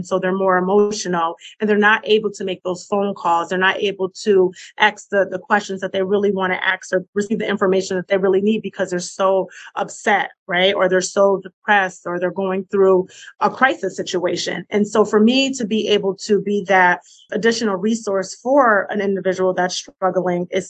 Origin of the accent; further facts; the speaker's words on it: Springfield, Massachusetts, United States; And I'm also from Springfield, Massachusetts